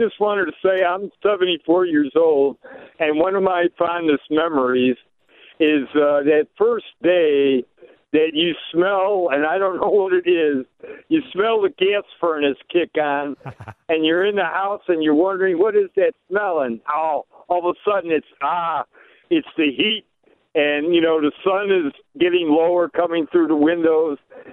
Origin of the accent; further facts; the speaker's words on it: Illinois, United States; I grew up in Illinois, and it's that smell of the heat coming on.